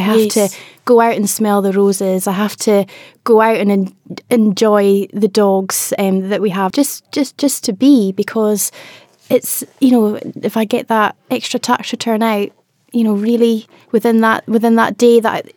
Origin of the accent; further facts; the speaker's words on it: Scotland, United Kingdom; I'm Scottish, I'm very stoic.